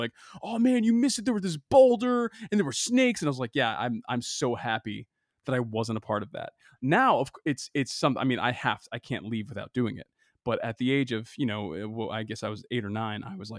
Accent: Boston, Massachusetts, United States; So you have to understand, I grew up, so I'm from Boston, and I grew up loving movies.

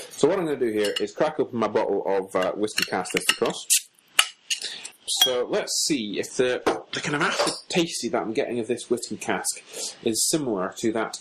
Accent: Scotland, United Kingdom; Being Scottish and both being cider drinkers, how can you not like Thistle Cross?

